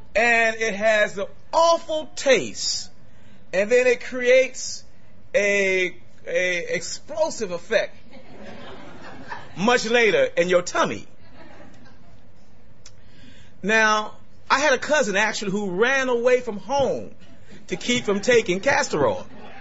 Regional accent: the South, United States; I grew up under apartheid in America, in the South. I witnessed our home being firebombed by the Klan in 1955.

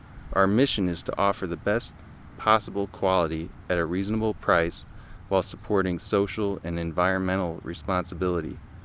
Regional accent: Peoria, Illinois, United States; Lived in Peoria most of my life. Little excursions to other places, but was born and raised in Peoria.

